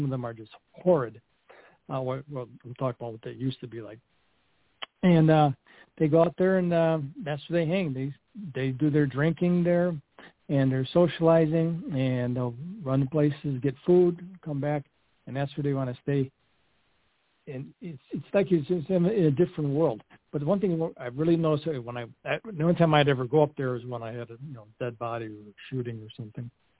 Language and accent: English; Chicago, Illinois, United States; moved away as an adult; also born or lived in Calumet City, Illinois / Wyoming; That I was born and raised in Chicago, then moved to Cal City, and I became a policeman there in 1980.